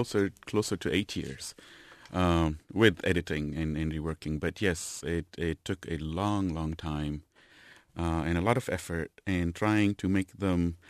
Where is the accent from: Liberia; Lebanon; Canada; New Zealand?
Lebanon; now in United States; When I was, for me, the idea of when I was in growing up in Lebanon, I wanted to be an American more than anything. And then when I came over here, I look back at Lebanon and I consider that that's more where I belong.